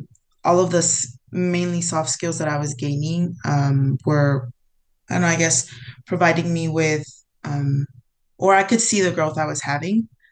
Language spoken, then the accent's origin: English; San Luis, Arizona, United States; so I come from San Luis, Arizona. And so everyone in my town is, you know, Mexican descent or Hispanic.